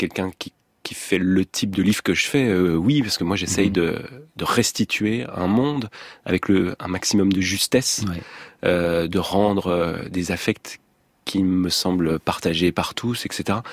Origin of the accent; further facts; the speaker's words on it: Grand Est, France; le Grand Est, si tant est que ça existe. En tout cas, la Lorraine, on va dire, là où j'ai grandi.